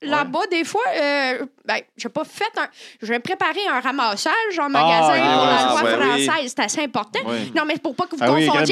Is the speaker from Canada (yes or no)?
yes; Matane, Quebec, Canada; Ouais, moi, je viens de Matane.